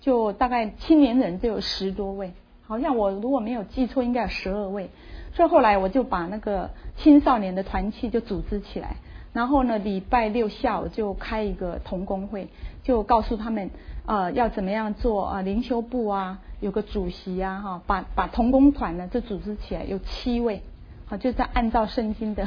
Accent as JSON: {"language": "Chinese", "region": "Kaohsiung", "country": "Taiwan", "said": "我是高雄人，那我对基隆也不熟哈。"}